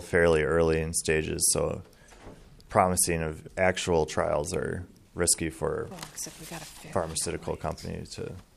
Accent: Excelsior, Minnesota, United States; I'm from Excelsior, Minnesota, and I'm 28 years old.

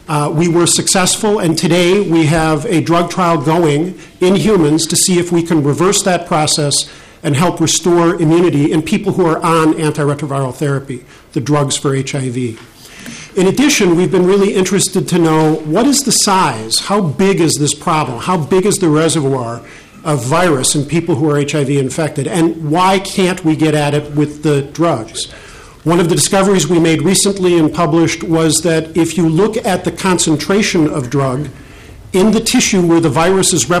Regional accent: Arden Hills, Minnesota, United States; Just by way of background, I grew up in Arden Hills, just a little bit north of here

